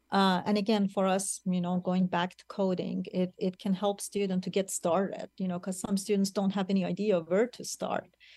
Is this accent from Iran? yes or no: yes; Iran; I'm from Iran, you know, when I traveled back to Iran